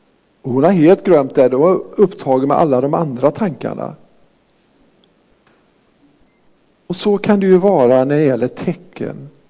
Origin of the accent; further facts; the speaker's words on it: Frista, Sweden; Jag kommer ihåg när jag var barn och jag växte upp som tonåring hemma i Frista.